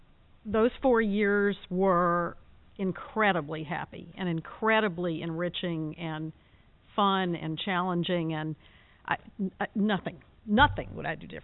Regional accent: Alabama, United States; I'm a Southerner. I grew up in Alabama. I went to a small girls' private school.

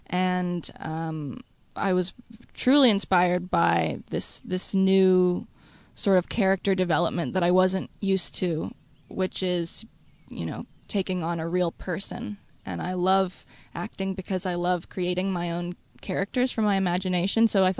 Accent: Charlottesville, Virginia, United States; I grew up here in Charlottesville. My family moved to the area when I was about 3.

